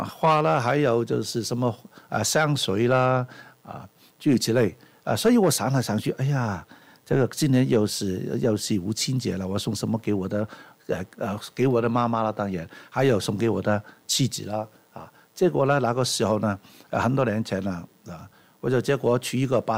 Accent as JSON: {"language": "Chinese", "region": "Guangdong", "country": "China", "said": "在我们广东人说揭幕啊"}